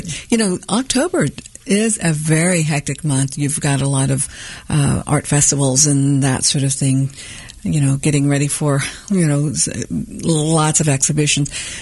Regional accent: Kansas City, Missouri, United States; I grew up in the South Kansas City.

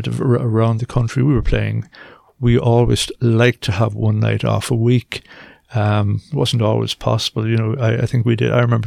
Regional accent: Munster, Ireland; I was living down the country. I'm from South Tipperary

